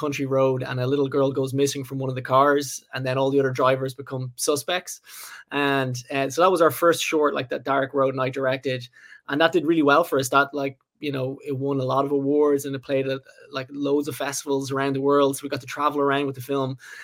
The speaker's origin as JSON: {"language": "English", "country": "Ireland", "said": "So myself and Derek, we actually went to film school together so we're both from Ireland, and there's a film school in Dublin"}